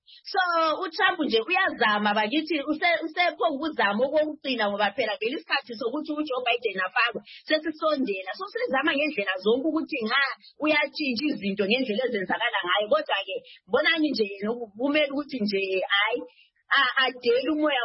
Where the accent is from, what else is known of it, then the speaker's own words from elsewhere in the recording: Nigeria; now in South Africa; I'm a Nigerian